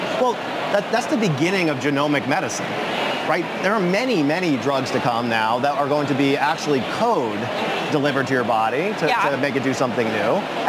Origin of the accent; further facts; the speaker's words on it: Florida, United States; I grew up in Florida. We know when a hurricane is coming.